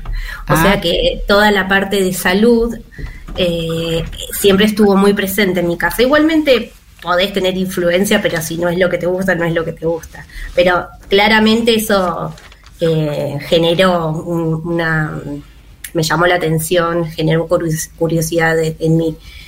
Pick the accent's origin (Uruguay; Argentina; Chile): Argentina; Mar del Plata, Buenos Aires Province; tengo una tía que es bióloga, que pues yo soy de Mar del Plata, entonces tuve que viajar y vine a conocer distintas universidades